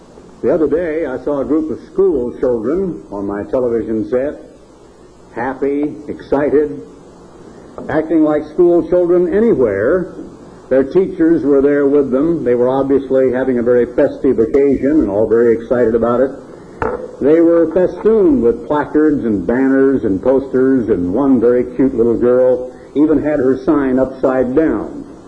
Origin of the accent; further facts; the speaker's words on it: Oregon, United States; Now, in my own case, I was born in Oregon. I grew up in Oregon